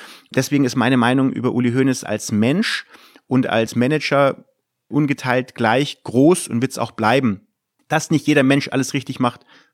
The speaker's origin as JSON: {"language": "German", "town": "Munich", "region": "Bavaria", "country": "Germany", "tie": "born or raised there", "lives_now": "Mönchengladbach, Germany", "said": "Ich bin in München groß geworden."}